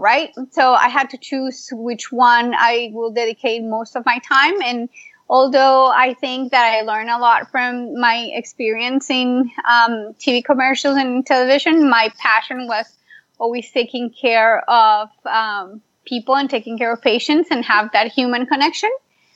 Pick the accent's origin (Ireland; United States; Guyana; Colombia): Colombia; Oh, well, I am originally from Colombia.